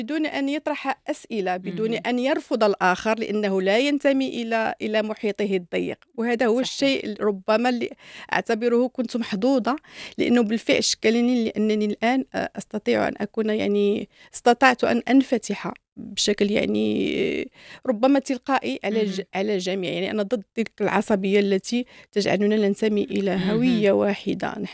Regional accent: Souss-Massa, Morocco; also born or lived in Rabat; ولدت في الرباط أنا وإخواتي، وبعد ذلك وبحكم العمل ديال الوالد ديالي رحمه الله انتقلنا إلى منطقة سوس، وعبر مناطق مختلفة من منطقة سوس. كان هناك مناطق جبلية، بعد ذلك انتقلنا إلى مناطق في السهل في الشتوكة أيتباها

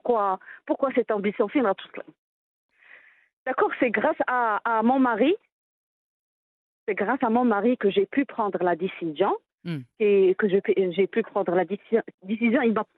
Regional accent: Morocco; j'étais fière en tant que Marocaine.

